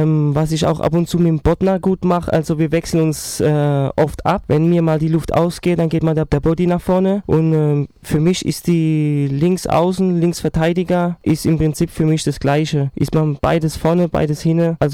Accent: Ludwigshafen, Rhineland-Palatinate, Germany; Also immer, seit meiner Geburt bin ich in der Gartenstadt geboren, Ludwigshafen. Habe auch immer in Ludwigshafen gewohnt.

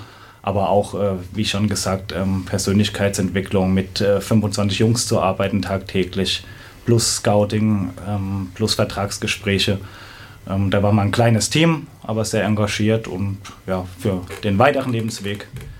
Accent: Weinheim, Baden-Württemberg, Germany; Also grundsätzlich bin ich ein Kind der Region, bin in Weinheim geboren, also unweit entfernt vom Waldhof. Bin dort aufgewachsen in der Nähe, in Weinheim zur Schule gegangen

